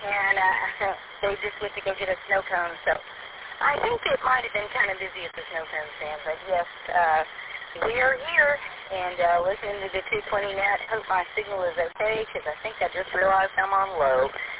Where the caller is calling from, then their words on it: Burleson, Texas, United States; I am coming in from Burleson, actually in the parking lot at parking lot of Hobby Lobby